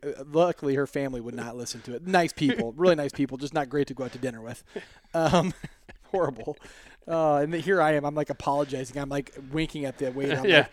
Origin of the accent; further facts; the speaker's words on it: Johnston, Iowa, United States; I used to hate Iowa because I grew up in Johnston